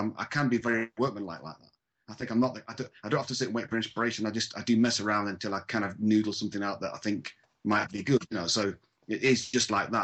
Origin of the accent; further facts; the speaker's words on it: Scotland, United Kingdom; God, I'm actually Scottish as the worst of the world, aren't we?